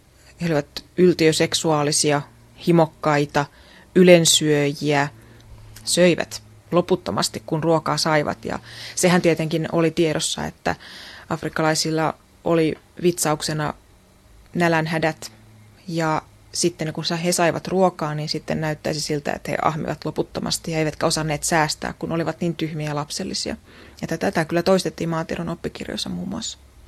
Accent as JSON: {"language": "Finnish", "town": "Jyväskylä", "region": "Central Finland", "country": "Finland", "tie": "born or raised there", "said": "heitä ja heidän lapsiaan sitten näin siellä kotikulmilla, kyllä, koska me asuttiin ihan ylioppilaskylän vieressä."}